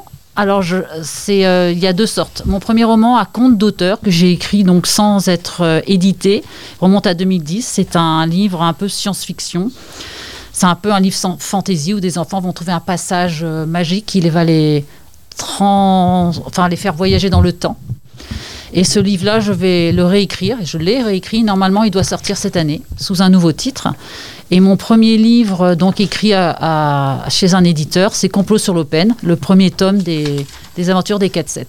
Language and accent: French; Concarneau, Brittany, France; born there; Ah, parce que je suis née ici, je suis née à Concarneau dans le Finistère.